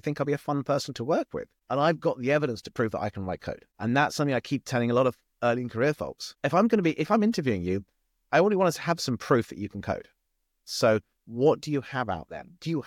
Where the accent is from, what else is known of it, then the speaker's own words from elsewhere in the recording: United Kingdom; now in United States; obviously, I'm not American. I am British. I live in the US.